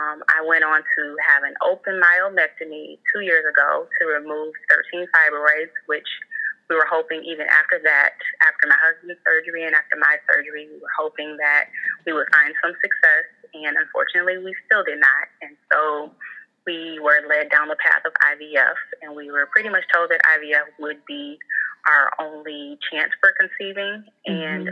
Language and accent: English; Michigan, United States; moved away as an adult; So I am originally from Michigan. I just recently relocated to Arizona.